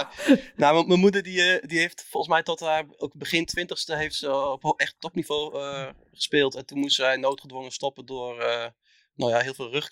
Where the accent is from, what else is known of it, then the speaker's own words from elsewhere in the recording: Leeuwarden, Friesland, Netherlands; also born or lived in Enschede; ik voel me echt een Leeuwarder. Ik heb familie woont nog wel in Enschede, maar ja, als je hier zo lang woont, ik heb wel hard voor de plek gekregen.